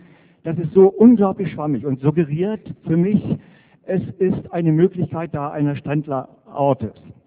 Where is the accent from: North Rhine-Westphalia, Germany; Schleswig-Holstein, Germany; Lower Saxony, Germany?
Lower Saxony, Germany; Ich komme aus dem Landkreis Lüchow-Dannenberg, bin dort Bewohner und im Kreistag.